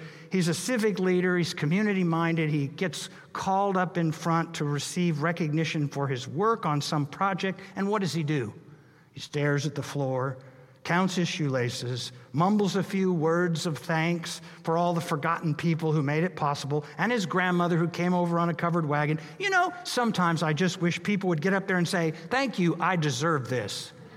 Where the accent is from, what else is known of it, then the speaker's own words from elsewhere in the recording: Wichita, Kansas, United States; When I was a boy growing up in Wichita, Kansas, I was a double PK, son of a preacher, son of a professor.